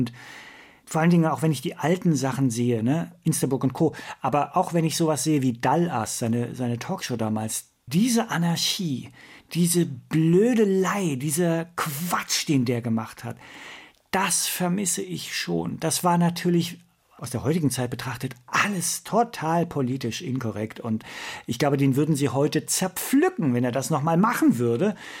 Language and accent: German; Wiesbaden, Hesse, Germany; Natürlich kann ich Hessisch. Ich bin in der Landeshauptstadt groß geworden, natürlich. Ich liebe Hessisch. Und wenn ich hessische Kollegen treffe, spreche ich immer Hessisch mit ihnen.